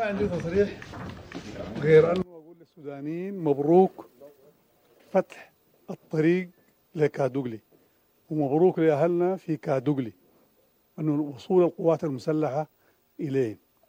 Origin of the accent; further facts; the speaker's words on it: Sudan; نحن من حقنا كسودانيين نطرد كل زول أراد بنا شرا.